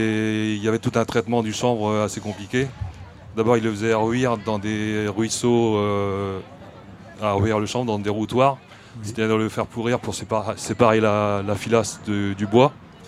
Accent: Béthisy-Saint-Pierre, Hauts-de-France, France; born there; Oui, je suis né à Béthisy. J'ai beaucoup d'ancêtres qui sont nés aussi à Béthisy-Saint-Pierre et qui étaient chanvriers.

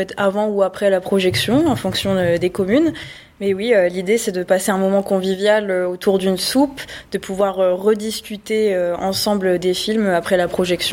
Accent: Valenciennes, Hauts-de-France, France; Alors moi je viens de Valenciennes, mais je ne sais pas.

